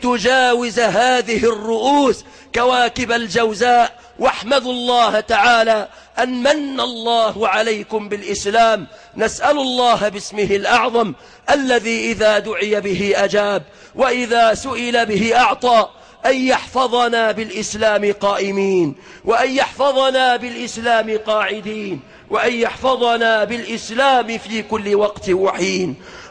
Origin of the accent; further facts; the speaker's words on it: Egypt; بلادنا مصر